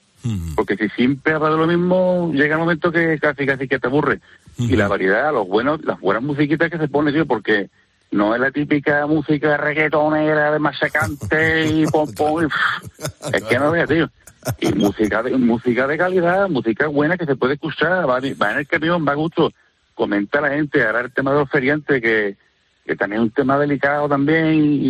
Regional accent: San Fernando, Andalusia, Spain; yo salí de Cádiz, yo soy de Cádiz. Yo soy de San Fernando y mi empresa está en Cádiz.

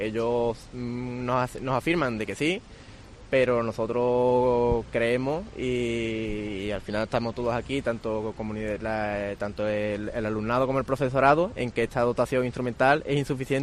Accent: Lebrija, Andalusia, Spain; yo vengo de un pueblo de Sevilla, yo vengo de Lebrija, yo estoy bastante más lejos de mi casa de lo que podría estar

